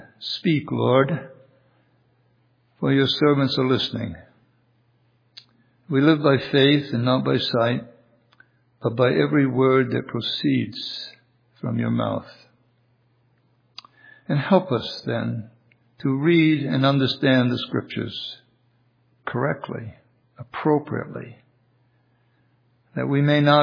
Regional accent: New England, United States; Well, growing up in New England, I love the fall season, in which the see the natural beauty of the changing leaves, living on a farm

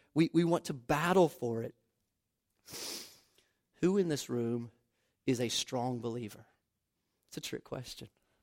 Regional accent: Deep South, United States; I understood her background, and she understood my background. I was raised in the Deep South. That means something. I was raised in the Deep South.

